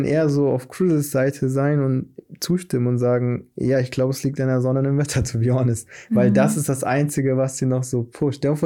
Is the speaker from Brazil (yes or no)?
yes; Brazil; ich als gebürtiger Brasilianer habe trotzdem mitbekommen, guck mal, ich bin in einer sehr armen Gegend aufgewachsen und geboren worden